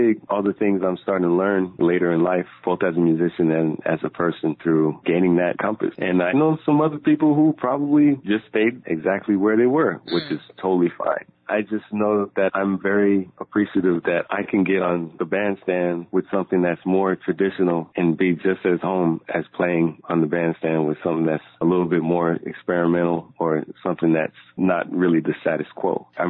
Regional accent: Miami, Florida, United States; Also the Rodriguez brothers, who I grew up with in Miami.

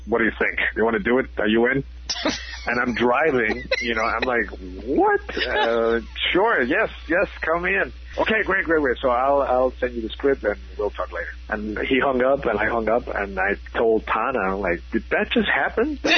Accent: Mexico; I'm also from Mexico, you know.

